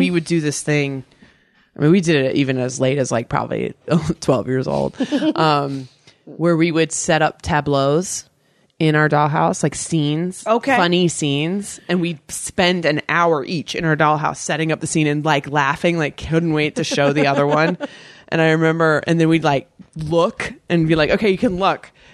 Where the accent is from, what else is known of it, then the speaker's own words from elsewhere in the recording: Virginia, United States; Virginia.